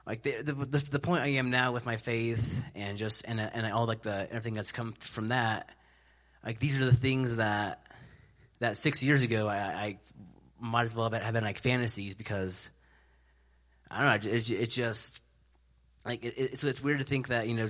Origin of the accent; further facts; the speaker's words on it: Denver, Colorado, United States; I'm from Denver